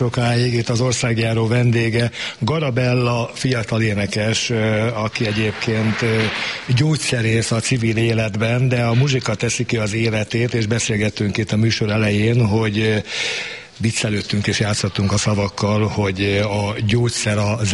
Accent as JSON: {"language": "Hungarian", "town": "Gyula", "region": "Békés", "country": "Hungary", "said": "akkor földiek, mert gyulaiak vagyunk, és majd nem egy napon születtünk"}